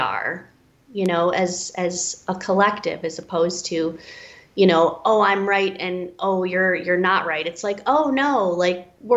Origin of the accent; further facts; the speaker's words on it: Detroit, Michigan, United States; now in Milwaukee, United States; So I grew up in Detroit, and I lived in the Detroit area, and I moved 400 miles away. I am in Milwaukee, Wisconsin now.